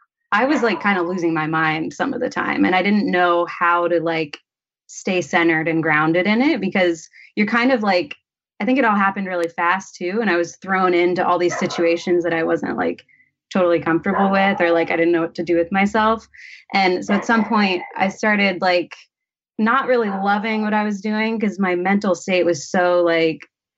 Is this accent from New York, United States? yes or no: no; Ohio, United States; moved away as an adult; now in California; I grew up in Ohio. My mom's a music teacher. I was just drawn to music from an early age. And then I eventually moved to California when I was like 18 or 19